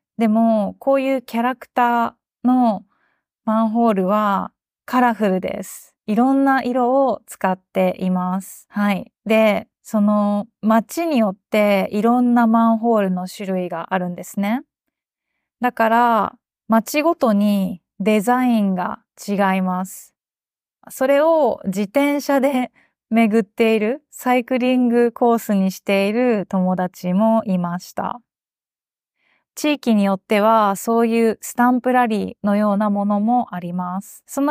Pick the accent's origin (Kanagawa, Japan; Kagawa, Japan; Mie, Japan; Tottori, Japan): Kagawa, Japan; 私の地元は四国の香川県というところにあります。そこはうどんが有名です。